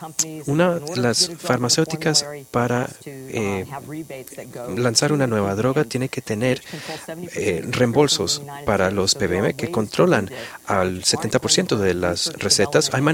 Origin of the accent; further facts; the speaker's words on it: Texas, United States; Yo originalmente soy de Texas